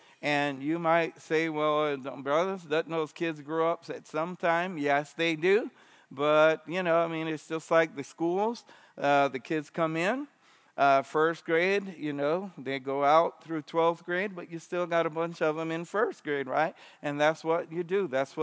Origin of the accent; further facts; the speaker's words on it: South Carolina, United States; moved away as an adult; also born or lived in New York; I'm from South Carolina. Yeah. Yeah, I'm from South Carolina. Born in New York and raised in South Carolina and came to Christ at 19 and left the farm in South Carolina and went over to Tyler, Texas